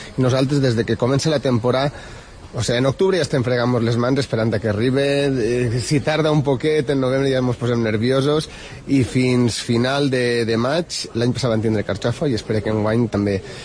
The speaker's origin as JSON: {"language": "Catalan", "region": "Valencian Community", "country": "Spain", "said": "sobretot per a mi, que sóc cuiner, sóc valencià"}